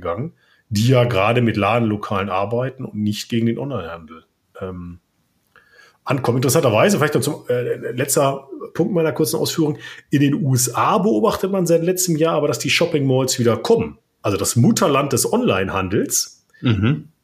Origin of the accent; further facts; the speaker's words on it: North Rhine-Westphalia, Germany; ich komme ja nochmal aus dem Ruhrgebiet und was also zu meiner jugendlichen Zeit dann kam